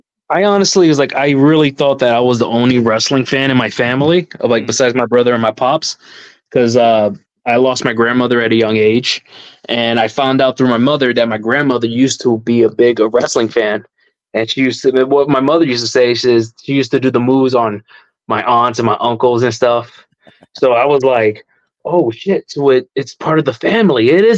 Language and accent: English; New York City, New York, United States; I never really thought much about my heritage growing up because I'm from New York, you know, the Bronx.